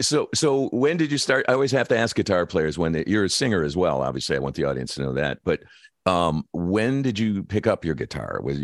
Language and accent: English; Detroit, Michigan, United States; I mean, I'm from Detroit. So, you know, there's a whole serious rock and roll legacy, and as well as Motown and some great blues guys.